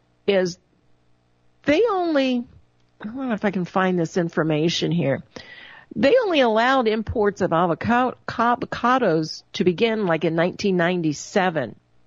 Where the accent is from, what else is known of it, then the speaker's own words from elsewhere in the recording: East Coast, United States; now in Arizona, United States; I was raised on the East Coast, and I didn't know what an avocado was until I moved to Arizona.